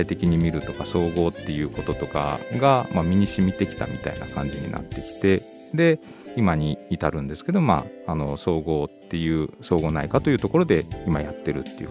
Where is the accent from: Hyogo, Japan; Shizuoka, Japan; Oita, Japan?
Hyogo, Japan; Himeji; そうですね、私広畑区の出身で地元に帰ってきたっていう感じがしてます